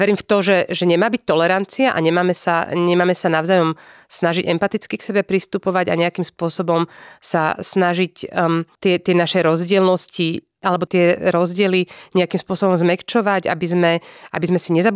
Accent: Prešov, Prešov Region, Slovakia; Ja sa vnímam ako patriot, ako lokal patriot napríklad, ako Prešovčanka

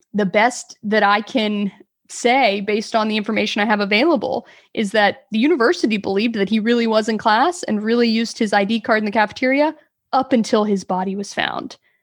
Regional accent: Texas, United States; So I'm from Texas. Everything's super flat here.

